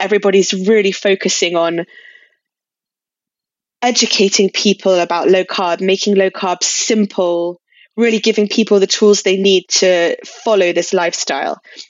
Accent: England, United Kingdom; I speak fluent Spanish as well as being English.

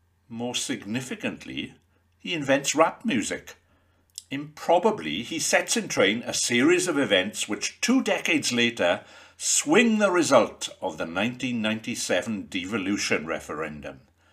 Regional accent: Mid Rhondda, Wales, United Kingdom; The novel does bear a few similarities to what happened to me when I was growing up in Mid Rhondda, but it's a work of fiction, not an autobiography.

